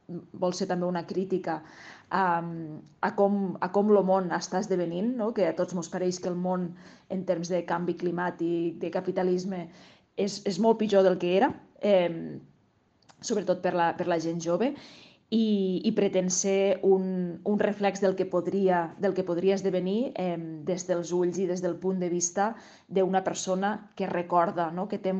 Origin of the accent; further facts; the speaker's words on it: Alcanar, Catalonia, Spain; Està inspirat i basat en Alcanar, que és el meu poble